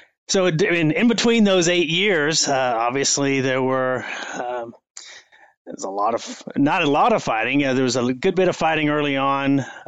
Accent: Texas, United States; also born or lived in Virginia; now in Norwalk, United States; I live in Norwalk, Ohio. I'm originally from East Texas and spent several years in Virginia before moving to Ohio about 13 years ago.

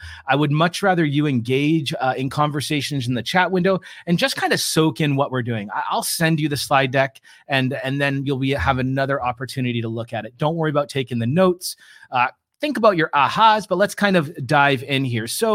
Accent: Australia; now in Atlanta, United States; I've seen Hong Kong, Australia, my home country, Canada. Even here, I now live in Atlanta, Georgia

